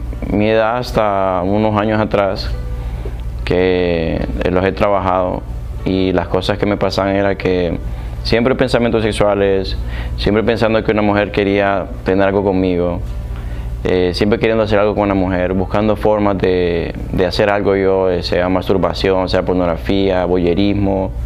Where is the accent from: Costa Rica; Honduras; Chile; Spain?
Honduras; soy de Honduras